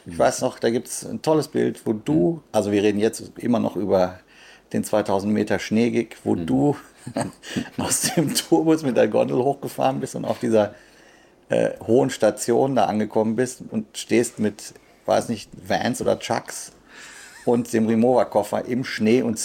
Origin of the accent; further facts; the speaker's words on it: North Rhine-Westphalia, Germany; Nee, nicht in der Eifel, im Sauerland.